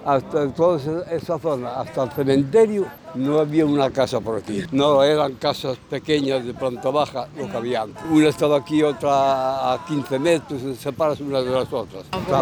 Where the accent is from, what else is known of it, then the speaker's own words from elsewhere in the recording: A Coruña, Galicia, Spain; born there; Yo nací aquí en la Viña de Monelos hace 80 años.